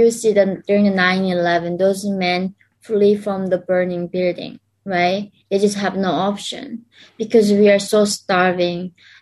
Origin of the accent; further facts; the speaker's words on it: North Korea; born there; English is a second language; So when I was born in North Korea, I had no idea that I was born in an oppressed country